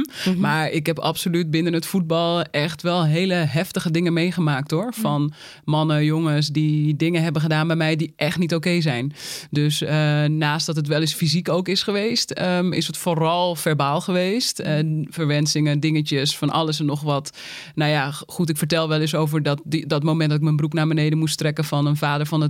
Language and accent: Dutch; Uithoorn, North Holland, Netherlands; Ik kom uit Uithoorn.